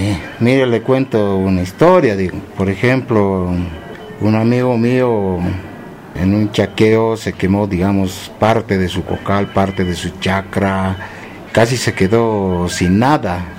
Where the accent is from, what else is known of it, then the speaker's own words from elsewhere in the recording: Chulumani, La Paz, Bolivia; Yo soy de los Yungas, soy de la localidad de Chilumani